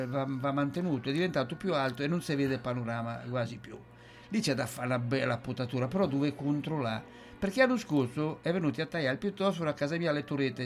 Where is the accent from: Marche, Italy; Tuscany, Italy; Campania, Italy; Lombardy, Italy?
Marche, Italy; Ancona; Io quando ero un ragazzetto, ci sono nato lassù, sono nato in San Francisco